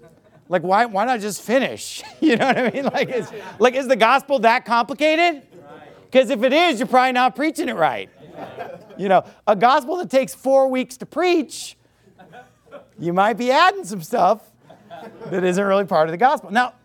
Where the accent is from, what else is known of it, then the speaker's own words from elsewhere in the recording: Sacramento, California, United States; I just want to make sure that my hometown is being reached. I don't care who's doing it. So I'm glad somebody's there running a soul-winning powerhouse in that town. And then that like, absolved me of all guilt of not going back to Sacramento